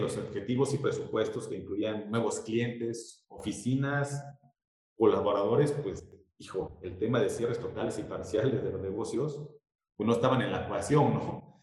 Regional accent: Oaxaca, Mexico; moved away; yo soy de Oaxaca y vengo a estudiar, y encontré una carrera que no había en Oaxaca

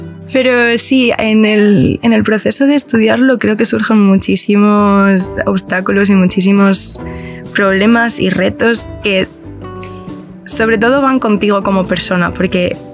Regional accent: Spain; soy de España, entonces aquí todo el mundo, el trasfondo católico lo tenemos todos.

